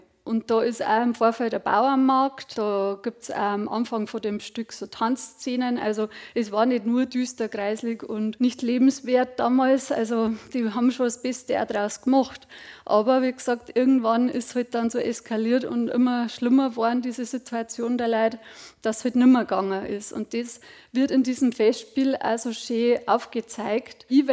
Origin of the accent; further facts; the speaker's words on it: Bavaria, Germany; bin aber keine Aidenbacherin, das muss ich zugeben, sondern ich bin aus dem Bayerwald.